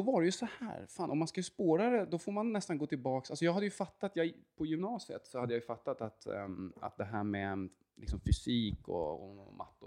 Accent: Järfälla, Stockholm County, Sweden; Alltså jag är ju uppvuxen i Järfälla, så här, Viksjö, radhus förort.

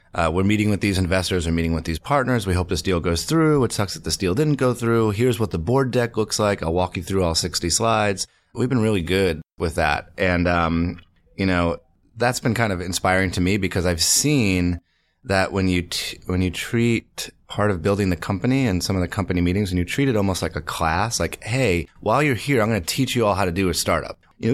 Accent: Medway, Massachusetts, United States; I'm from right outside of Boston, about 40 minutes outside of Boston in the suburbs. It's a town called Medway, Massachusetts.

